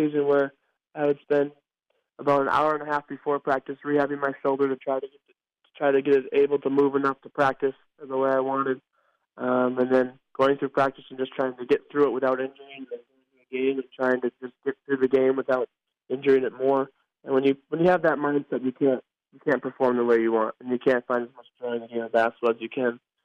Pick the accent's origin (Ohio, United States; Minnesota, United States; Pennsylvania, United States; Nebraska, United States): Minnesota, United States; Minneapolis; Minneapolis is my hometown. I'm really looking forward to that.